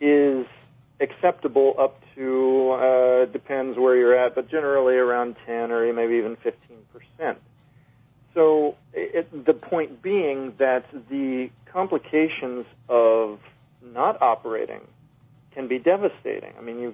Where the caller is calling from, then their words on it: Minnesota, United States; from Minnesota.